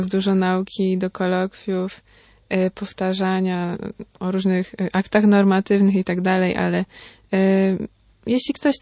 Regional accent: Sławków, Silesian Voivodeship, Poland; przyjechałam tutaj ze Sławkowa, z Górnego Śląska.

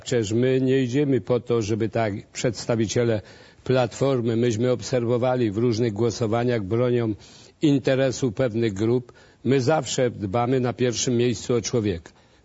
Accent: Lesser Poland, Poland; jestem góralem i powiem tak, no u nas dziada, pradziada jest przekazywane, mi przekazywał ojciec, mama, ja przekazuję własnym dzieciom, że mają szczerze wiary ojców naszych

